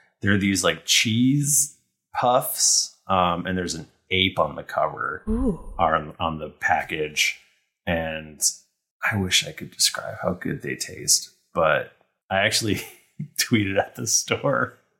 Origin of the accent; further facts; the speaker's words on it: United States; We just bought a grill because we're American.